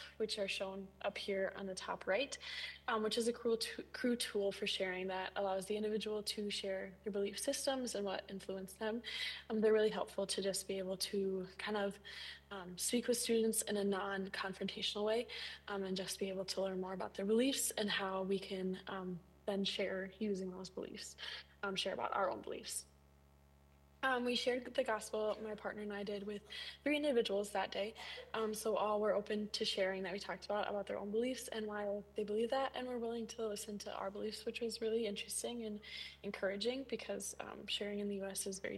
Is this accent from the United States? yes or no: yes; Miller, United States; I'm originally from Miller, and I go to the Community Church of St. Lawrence. But right now I'm at school at the University of Minnesota